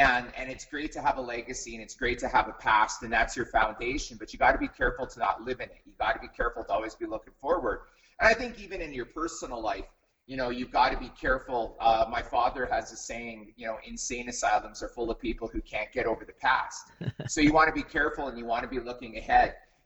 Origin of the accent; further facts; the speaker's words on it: Western Canada, Canada; also born or lived in Saskatchewan, Canada / Alberta, Canada; I grew up in Western Canada. And it's Saskatchewan and Northern Alberta is where I grew up.